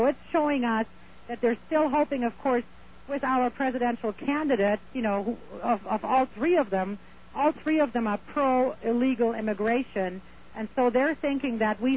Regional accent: Germany; moved away as an adult; now in United States; I'm an immigrant. I was born and raised in Germany. I'm a legal immigrant, and I'm a very proud citizen of the United States now.

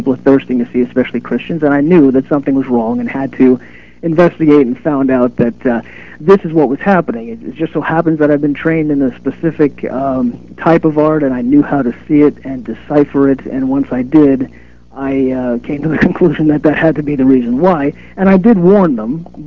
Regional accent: United States; since I'm an American, I thought there might be images within the United States somewhere.

